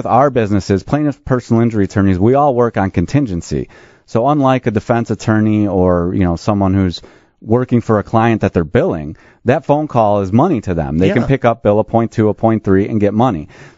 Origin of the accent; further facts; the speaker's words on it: Prospect Heights, Illinois, United States; also born or lived in Chicago; now in Wheeling, United States; I was born in the city, but I'm a suburban boy. I grew up in Prospect Heights. We moved out of the city from the north side in 1988 or so. I grew up in Prospect Heights, went to high school in Arlington Heights, and now live in Wheeling.